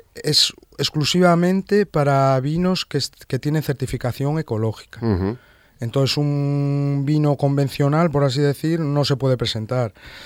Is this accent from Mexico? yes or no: no; Galicia, Spain; Yo que soy gallego, por ejemplo, en Galicia